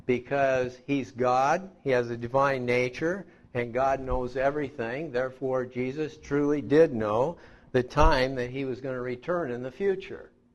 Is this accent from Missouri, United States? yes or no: no; Seattle, Washington, United States; Yes, I'm from Seattle. This is my old hometown, born here and raised in West Seattle.